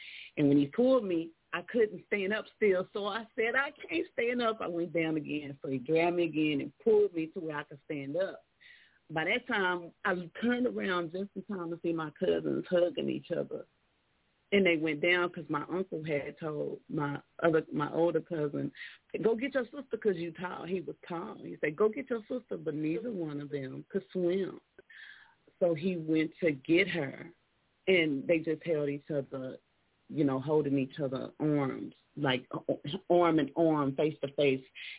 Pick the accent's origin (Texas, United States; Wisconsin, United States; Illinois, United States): Texas, United States; Houston; I can tell you that's, I'm from Houston. Well, from in Houston.